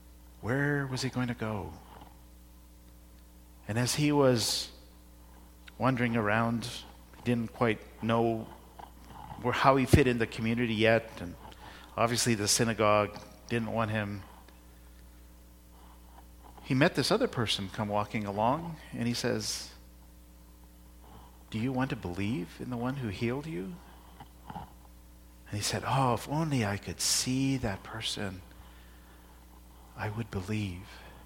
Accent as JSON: {"language": "English", "country": "India", "tie": "born or raised there", "said": "But in those times, I grew up in India, and spitting was not rude like it is here."}